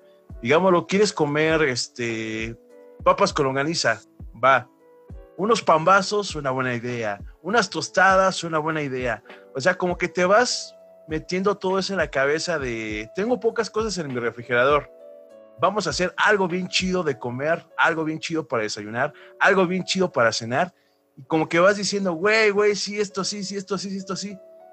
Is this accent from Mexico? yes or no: yes; Mexico; Como los mexicanos somos acá muy cabrones